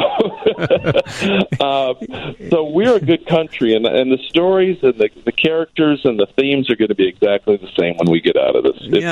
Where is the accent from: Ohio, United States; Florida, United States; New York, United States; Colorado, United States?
Ohio, United States; Toledo; Ohio, Toledo, Ohio. Not far from you.